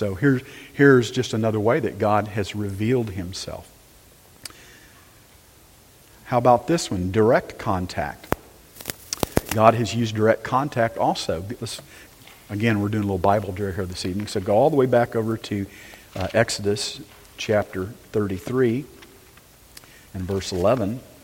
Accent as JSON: {"language": "English", "region": "Texas", "country": "United States"}